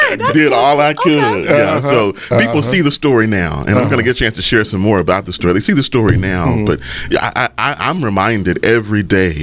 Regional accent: Texarkana, Arkansas, United States; moved away; I am from Texarkana, graduated from Texarkana, Arkansas High School in 1998.

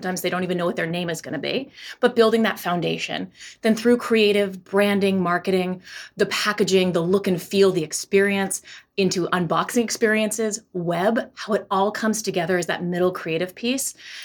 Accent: Maine, United States; As a fellow Mainer and beer

